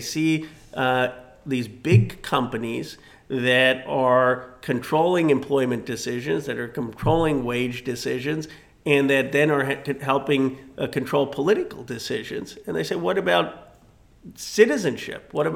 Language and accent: English; California, United States; I come from Silicon Valley. I come from one of the wealthiest, I think it was the fourth wealthiest or fifth wealthiest district in the country.